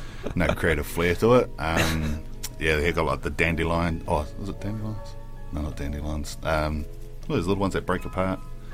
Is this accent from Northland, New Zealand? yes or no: no; Christchurch, Canterbury, New Zealand; But like, being down in the South Island, I'm born and raised in Christchurch